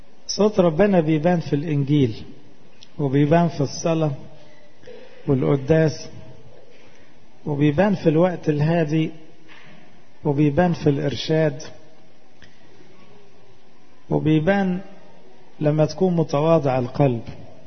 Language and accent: Arabic; Egypt; احنا كمصريين عندنا عيب وحش ان احنا نعمم